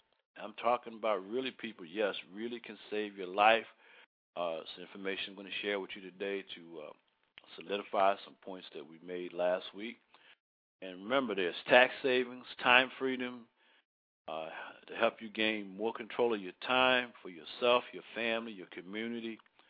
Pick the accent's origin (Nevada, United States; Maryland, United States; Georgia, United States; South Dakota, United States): Maryland, United States; Baltimore; I went over to a restaurant in my hometown, Baltimore, Maryland.